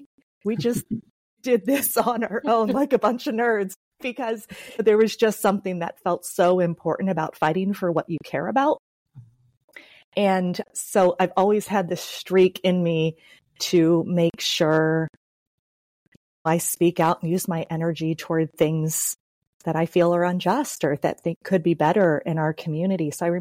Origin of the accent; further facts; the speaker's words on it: Cincinnati, Ohio, United States; I grew up in Cincinnati, Ohio, where I still live, and I just have great parents.